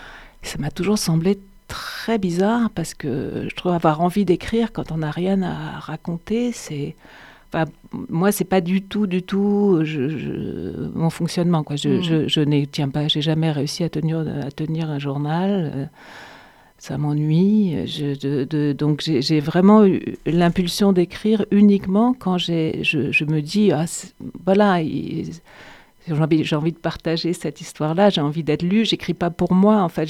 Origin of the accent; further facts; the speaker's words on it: Brittany, France; Et j'ai passé mon enfance en Bretagne